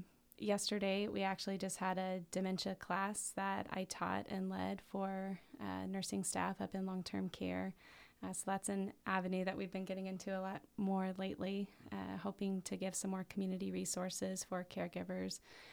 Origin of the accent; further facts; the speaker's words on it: Texas, United States; now in Petersburg, United States; We moved here in February, so I'm coming up on a year here in Petersburg. I'm from Texas originally, so I've been learning a lot about what it means to live in Alaska